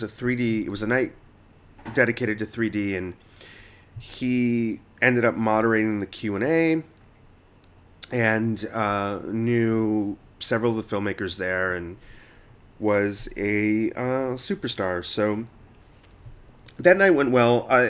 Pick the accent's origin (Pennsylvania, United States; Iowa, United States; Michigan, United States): Michigan, United States; Detroit; So my response was, well, I'm from Detroit, but it might be hard, but I'll try.